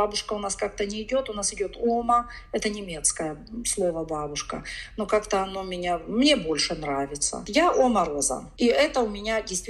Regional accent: Russia; moved away as an adult; Когда я уезжала из России, повторюсь, мне исполнилось 41 год.

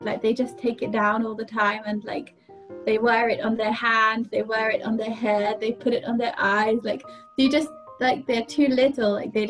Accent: United Kingdom; I didn't really want to stay in my home country because it was too much change. Like, it was moving back home with my family. My family are amazing, but I didn't want to live at home because I was used to my independence. And it was like stopping my job that I was used to. And it was living back in the UK

